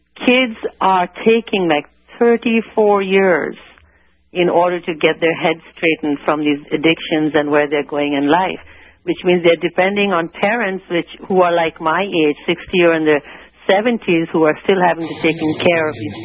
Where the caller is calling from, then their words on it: Santa Cruz, California, United States; I'm calling from Santa Cruz.